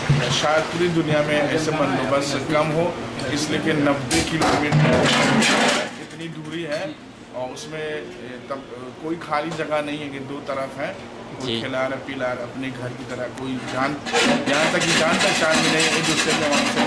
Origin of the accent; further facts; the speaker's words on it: Taunggyi, Shan State, Myanmar; میرا شہر ہے یہ ٹونگجی ہے.